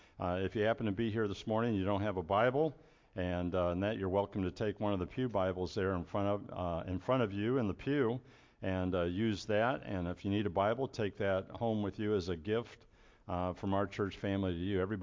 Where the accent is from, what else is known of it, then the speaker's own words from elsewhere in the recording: Mansfield, Ohio, United States; I remember as a young man, we grew up on Fleming Falls Road, Mansfield, Ohio.